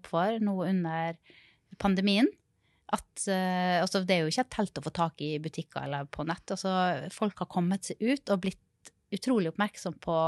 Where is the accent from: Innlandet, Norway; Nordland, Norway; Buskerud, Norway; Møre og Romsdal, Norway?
Møre og Romsdal, Norway; tidligere når jeg kommer fra Sunnmøre, og har vært veldig glad i disse toppene, uten trær.